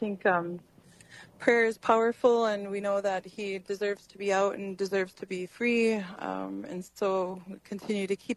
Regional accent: United States; because we know, as unfortunately as American Indian peoples, we have short life expectancies.

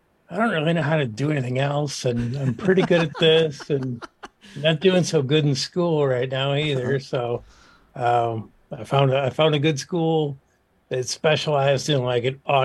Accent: Milwaukee, Wisconsin, United States; I grew up in Milwaukee, and I was in bands as a young kid

